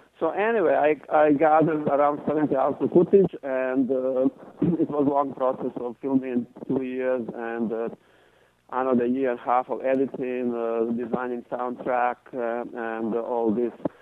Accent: Bosnia & Herzegovina; As you introduced me, I am from Bosnia, and I was born there.

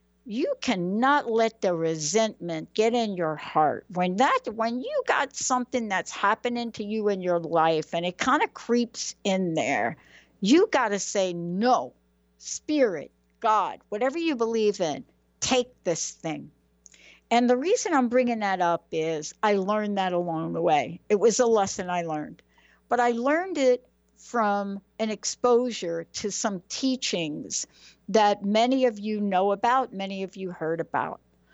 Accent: Bronx, New York, United States; born there; But I was born in the Bronx, Benny.

